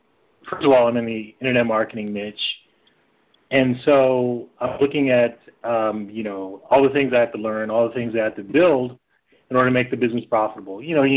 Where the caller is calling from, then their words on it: Dallas, Texas, United States; also from Dallas.